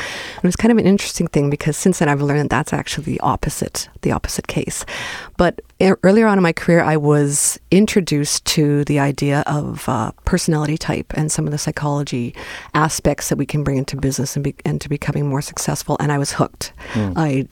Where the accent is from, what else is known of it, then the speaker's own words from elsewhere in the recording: Winnipeg, Manitoba, Canada; also born or lived in Iqaluit; Well, I've been a Winnipegger for a long time, since I was very young, but most people don't know that I was born in Iqaluit.